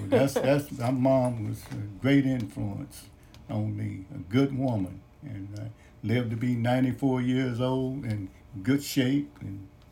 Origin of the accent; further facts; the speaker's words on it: Decatur, United States; I grew up in Decatur, on the south side of Decatur. And Mueller Park was right across the street from our house.